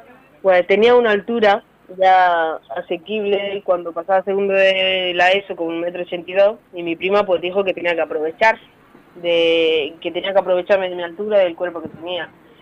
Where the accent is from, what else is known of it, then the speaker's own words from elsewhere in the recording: Roquetas de Mar, Andalusia, Spain; born there; En Almería, en Roquetas.